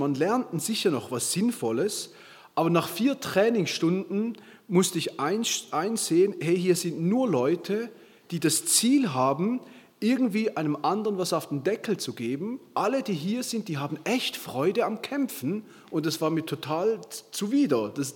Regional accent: Switzerland; now in Stuttgart, Germany; ich komme aus Stuttgart, ursprünglich aus der Schweiz.

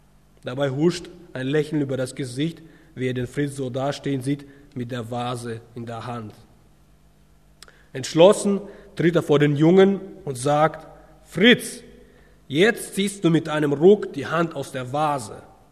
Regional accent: Bielefeld, North Rhine-Westphalia, Germany; moved away as an adult; now in Bad Reichenhall, Germany; Als Familie kommen wir aus Ostwestfalen, aus der Gegend von Bielefeld. Und wir haben unsere ganze Familie dort gelassen. Unsere Verwandten sind alle dort. Und wir sind hierher gekommen, wir sind nach Bad Reichenhall gegangen

